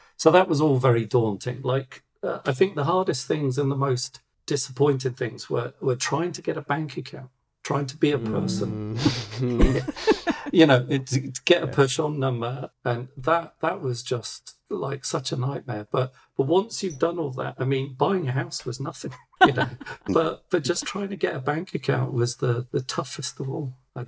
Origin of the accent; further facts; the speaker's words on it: England, United Kingdom; also born or lived in Germany; now in Stockholm, Sweden; But I grew up in Germany and England. I was an army brat. So I was used to moving all the time, every 6 months, sort of every year.